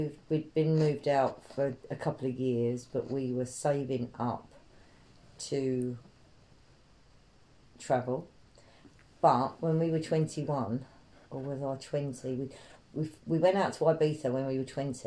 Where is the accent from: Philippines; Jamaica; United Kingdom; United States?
United Kingdom; Welling, London; So I am from the UK and I went to school in Welling, in Kent, Welling Secondary School.